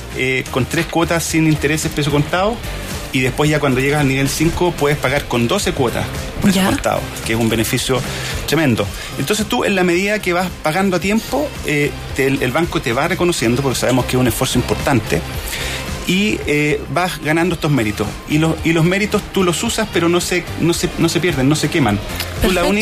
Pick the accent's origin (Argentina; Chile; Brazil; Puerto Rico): Chile; El cliente y la sociedad en UK o en Polonia es distinto a como somos los chilenos.